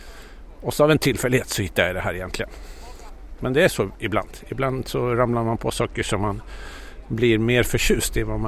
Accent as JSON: {"language": "Swedish", "region": "Gotland", "country": "Sweden", "lives_now": "Stockholm, Sweden", "said": "Jag kommer från Gotland från början och jag är egentligen, det är min huvudbas. Men jag är ju i Stockholm 300 dagar om året i alla fall."}